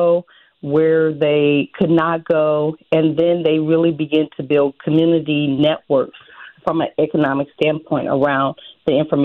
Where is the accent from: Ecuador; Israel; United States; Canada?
United States; Springfield, Illinois; And so the contacts were very happy to know that I was from Springfield, that we were opening the museum in Springfield